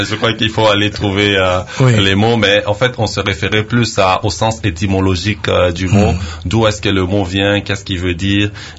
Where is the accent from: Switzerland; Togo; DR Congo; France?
DR Congo; mais en tant que Congolais, je suis fier.